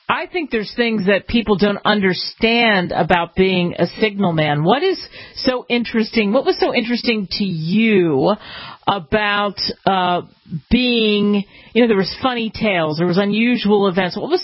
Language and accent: English; Pennsylvania, United States; every place I've lived, I grew up outside of Philadelphia, there's always, even today, there's always been a train in the background